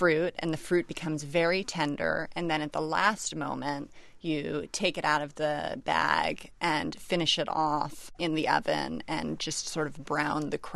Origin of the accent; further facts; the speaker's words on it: California, United States; I grew up in California, so I'm obviously partial to the West.